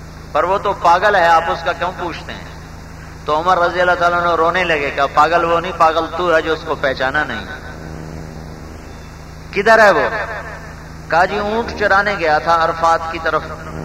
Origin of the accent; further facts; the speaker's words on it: Multan, Punjab, Pakistan; تم جہاں رہتے ہو تمہیں اس سے پیار ہے, میرا ضلع ملتان ہے, مجھے اس سے پیار ہے